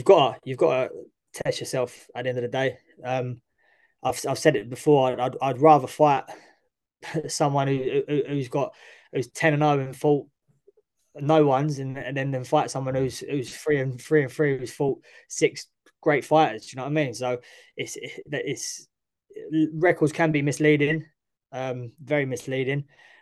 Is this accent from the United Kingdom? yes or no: yes; London, United Kingdom; now in Essex, United Kingdom; Yeah, so originally I'm from East London, born and raised in East London when I was younger. My family sort of all East London, all from around Mile End, Stepney, Poplar, all around that way. Moved out into Essex about 16 years ago